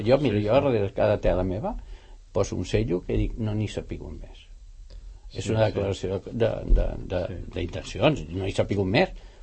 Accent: El Masnou, Catalonia, Spain; Ahir vaig anar perquè em feia gràcia anar al meu poble i vaig anar al Masnou

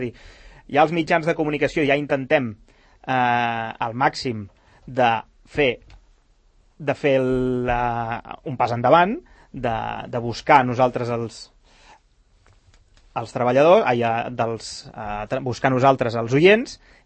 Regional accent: Sabadell, Catalonia, Spain; Jo sóc fill de Sabadell, i sóc Rubí, i treballo aquí. Sóc vallesà 100%.

